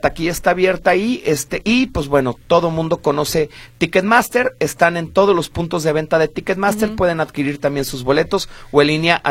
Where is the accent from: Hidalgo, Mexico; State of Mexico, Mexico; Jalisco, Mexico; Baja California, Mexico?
Jalisco, Mexico; Guadalajara; somos empresarios tapatíos, ¿no? Uh-huh. O sea, también los socios somos empresarios de aquí de Guadalajara.